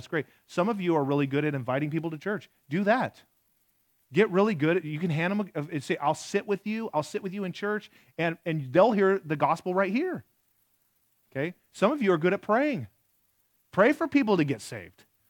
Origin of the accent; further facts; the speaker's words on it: Michigan, United States; Man, I grew up in West Michigan, and my parents took me to church from the womb